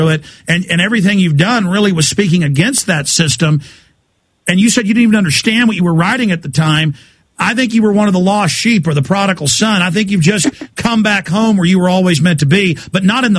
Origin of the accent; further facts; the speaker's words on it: Dallas, Texas, United States; I grew up in Dallas and saw a lot of occult stuff